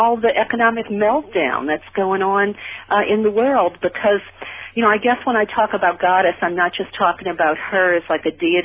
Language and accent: English; New Orleans, Louisiana, United States; Because, you see, I grew up in New Orleans, you know, Mardi Gras town. But that's the Bible Belt.